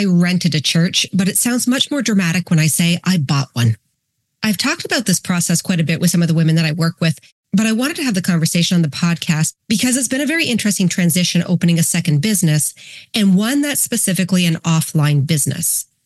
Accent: Ontario, Canada; we moved our entire family to my hometown about 6 months ago. And it's a tiny little village in Ontario that's considered to be one of the most beautiful villages in Canada.

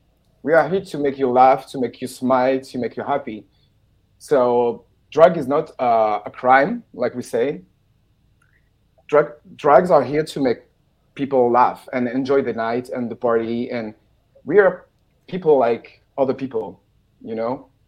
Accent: Cannes, Provence-Alpes-Côte d'Azur, France; born there; English is a second language; Well, I was born in Cannes, so I've seen a lot.

